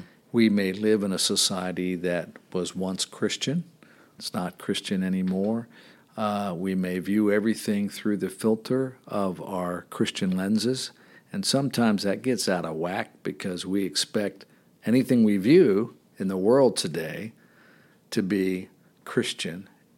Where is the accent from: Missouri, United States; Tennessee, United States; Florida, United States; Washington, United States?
Florida, United States; I'm a Florida boy. And and I grew up in Florida and so forth. Love Florida. Love the beach.